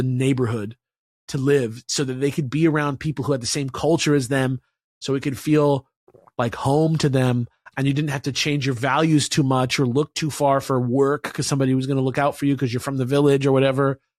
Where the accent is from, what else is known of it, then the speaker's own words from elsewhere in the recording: San Pedro, California, United States; I'm from San Pedro, which is a neighborhood of Los Angeles. We want to be our own city.